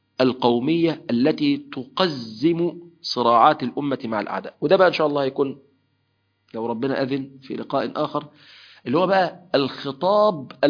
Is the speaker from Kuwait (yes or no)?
no; Egypt; ونسأل الله تعالى أن يحفظ بلادنا مصر وأمة